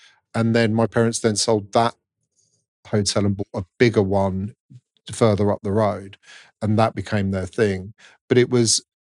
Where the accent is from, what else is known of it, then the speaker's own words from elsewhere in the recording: Woking, South East England, United Kingdom; also born or lived in Margate; Before that, I grew up in Woking with my mum and dad and my sister. But we moved down to Margate